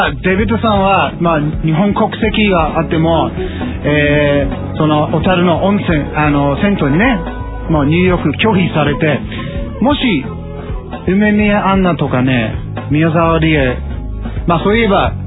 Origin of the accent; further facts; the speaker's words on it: Australia; 私はオーストラリア人、デビットは元アメリカ人ということで